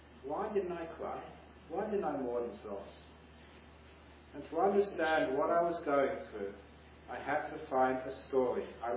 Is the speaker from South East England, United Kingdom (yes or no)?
no; London, United Kingdom; now in Australia; Even though that I now live in Australia, I was brought up in London. I was born in 1951. So when I was very young, I used to go to the clubs of pubs, the concert halls in London